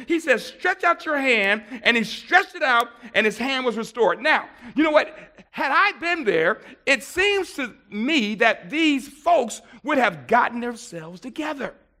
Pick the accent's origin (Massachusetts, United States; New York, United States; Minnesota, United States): New York, United States; Buffalo; Now, being, you know, born and raised in Buffalo, New York, and from the hood, I was really tempted to go street ministry.